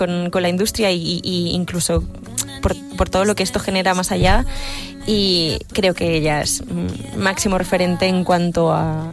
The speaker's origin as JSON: {"language": "Spanish", "town": "Corral de Almaguer", "region": "Castilla-La Mancha", "country": "Spain", "said": "Soy de Toledo, de un pueblecito de Toledo que se llama Corral de Almaguer."}